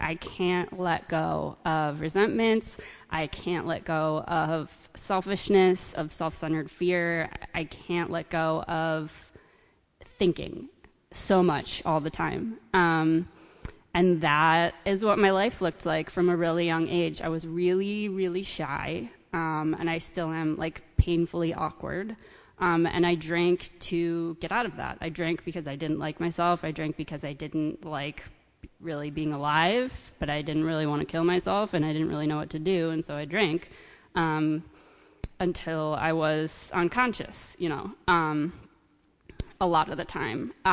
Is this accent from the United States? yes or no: yes; Chicago, Illinois, United States; So I am from Chicago. I grew up there.